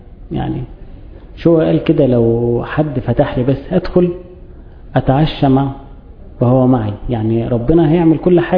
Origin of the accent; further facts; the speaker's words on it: Egypt; يعني زي عندنا في مصر كده